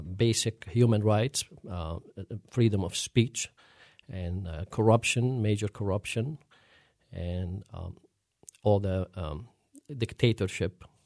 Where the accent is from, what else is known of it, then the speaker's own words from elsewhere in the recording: Aleppo, Aleppo Governorate, Syria; moved away as an adult; now in Pittsburgh, United States; Well, I was born and I grew up in Aleppo, Syria, which is the second city in Syria.